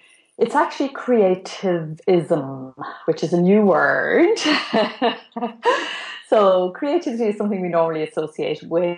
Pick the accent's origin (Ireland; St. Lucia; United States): Ireland; I grew up in the Ireland of Charlie Haughey